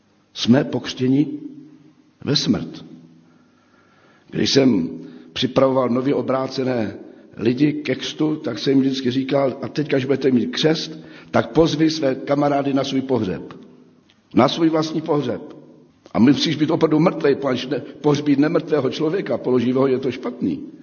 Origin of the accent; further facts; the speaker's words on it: Zlín, Zlín Region, Czechia; ze Zlína, akorát jsem si nedovedl představit, jak můžou stavit jako dítě ty chýše na ty sedlové střeše.